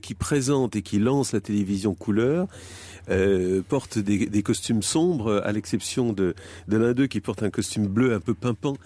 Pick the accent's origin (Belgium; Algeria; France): Belgium; j'ai grandi en Belgique, mais je regardais la télévision française grâce à l'émetteur de Lille.